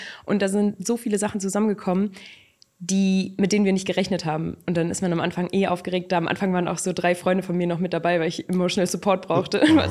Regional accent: Duisburg, North Rhine-Westphalia, Germany; Und ich komme ja ursprünglich aus Duisburg.

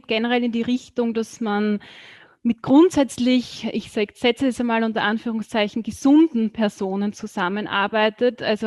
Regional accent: Burgenland, Austria; ich komme aus Österreich, genauer gesagt aus dem Burgenland. Das ist so das östliche Bundesland von Österreich, wird auch so als das sonnigste Bundesland bezeichnet.

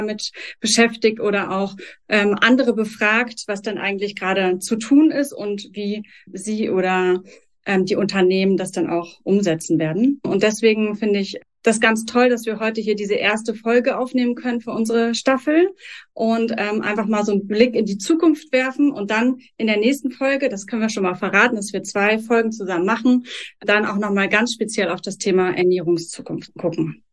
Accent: Berlin, Germany; als Berlinerin

